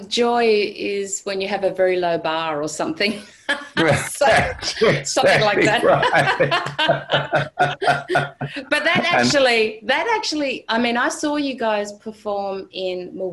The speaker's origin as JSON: {"language": "English", "country": "Australia", "said": "Because I know I'm saying it as an Aussie."}